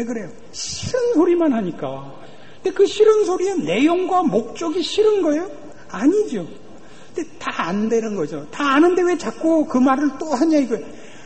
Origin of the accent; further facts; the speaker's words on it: North Korea; 저 집은 고향이 이북 사람들이구나 이건 다 알아요